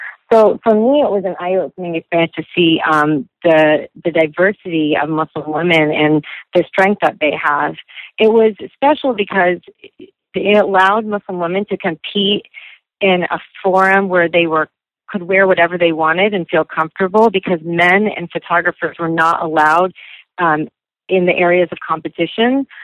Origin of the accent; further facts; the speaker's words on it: United States; how much I have loved and appreciate growing up in America, all the benefits I've had